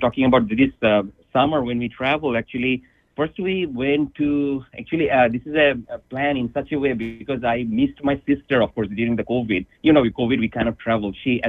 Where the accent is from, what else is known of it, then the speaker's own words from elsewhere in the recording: Bangladesh; English is a second language; we grew up actually in Bangladesh. My wife is also from Bangladesh, so we are from South Asia, actually, you know, in Bangladesh and surrounded by India.